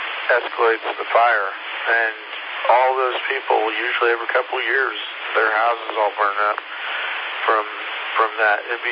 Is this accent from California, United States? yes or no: yes; Bakersfield, California, United States; also born or lived in Los Angeles; now in South Carolina, United States; I grew up in Bakersfield, which was really hot, and then moving to Los Angeles, I liked it because there were a lot of different things to do in the area, but South Carolina is more my speed.